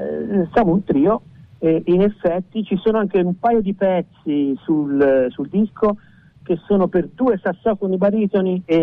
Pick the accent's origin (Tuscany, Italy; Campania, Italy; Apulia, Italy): Tuscany, Italy; Pisa; siamo toscani nella misura in cui io vengo da Pisa